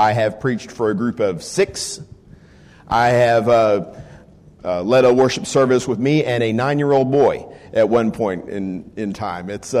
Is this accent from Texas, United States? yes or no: yes; Texas, United States; now in Pensacola, United States; And yes, I am from Texas, like my brother Paul is. I live in Pensacola, Florida now.